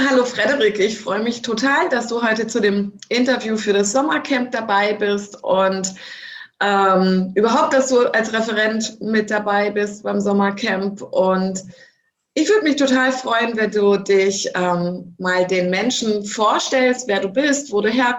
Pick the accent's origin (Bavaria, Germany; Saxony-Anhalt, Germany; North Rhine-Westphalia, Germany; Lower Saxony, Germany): Lower Saxony, Germany; Hanover; now in Baden-Württemberg, Germany; Also ich komme auch aus dem Norden, zwar nicht so in die Richtung wie du, aber ich komme ursprünglich aus der Ecke Hannover und bin geblieben im Ländle.